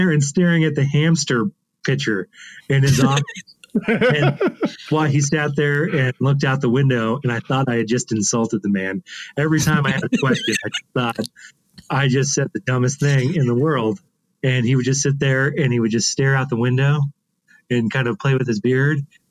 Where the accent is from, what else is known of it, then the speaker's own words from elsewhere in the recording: Casper, Wyoming, United States; now in Texas, United States; Yeah, I was raised in Wyoming in Casper.